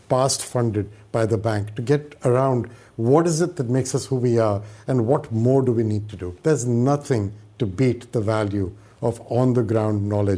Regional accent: India; I grew up in India. I studied in India. As Prime Minister Modi would say, I am made in India. And I have come here and worked overseas, both in the developing world and the developed world.

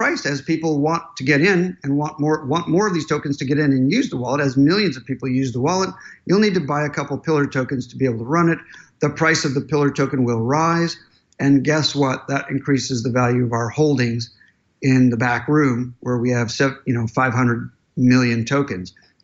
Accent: United States; now in London, United Kingdom; I'm an American living in London.

